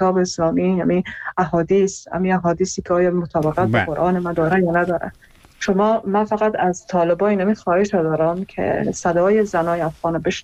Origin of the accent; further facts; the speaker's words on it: Iran; خودم در ایران بزرگ شدم و اونجا درس خوندم